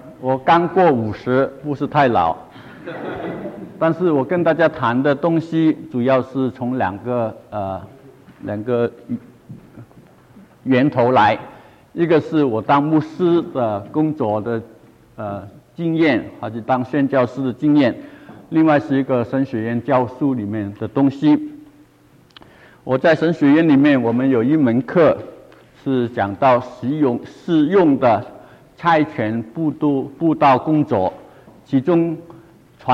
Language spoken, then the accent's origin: Chinese; Guangdong, China; 我是广东人，所以我的普通话不普通，盼望你听得懂就好了。